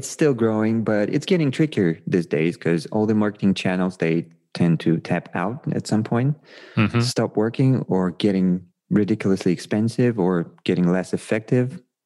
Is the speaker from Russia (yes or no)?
yes; Russia; part of our team is originally from Russia. I grew up in Russia.